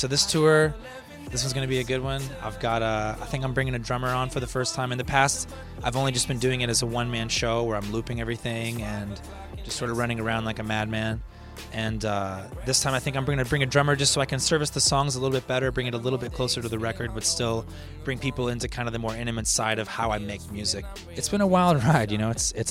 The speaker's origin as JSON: {"language": "English", "town": "Austin", "region": "Texas", "country": "United States", "said": "you're watching Life Minute. I'm a songwriter from Austin, Texas."}